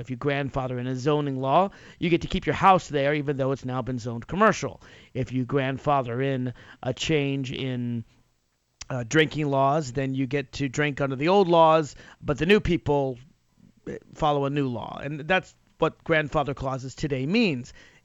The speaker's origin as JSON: {"language": "English", "town": "Nashville", "region": "Tennessee", "country": "United States", "tie": "born or raised there", "said": "But I grew up in Nashville, Tennessee, and I've always had sort of a love-hate relationship with the South."}